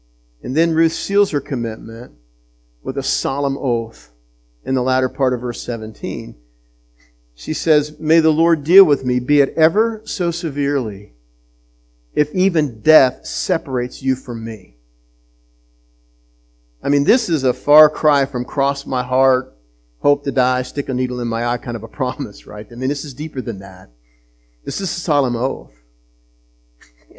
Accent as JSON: {"language": "English", "town": "Utica", "country": "United States", "tie": "born or raised there", "also_born_or_lived": "Maryland", "said": "I grew up here in Utica. I had relatives that lived in Martinsburg. And then when Terry and I were married, we moved away over to Maryland. And we ministered there for about 9 years."}